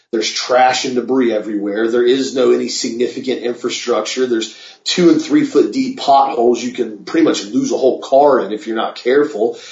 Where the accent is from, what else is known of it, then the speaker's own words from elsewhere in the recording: Florida, United States; as a young child, I grew up in Florida, especially Central Florida, which is very, you know, is a remote area. It's all orange groves around here, very conservative area.